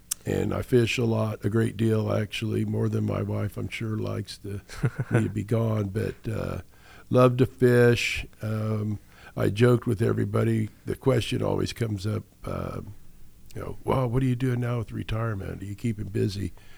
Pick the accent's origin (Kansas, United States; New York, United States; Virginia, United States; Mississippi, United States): Kansas, United States; Hutchinson; Grew up in Hutchinson, Kansas. All of my life, but have lived here in Clearwater more, so I call Clearwater home.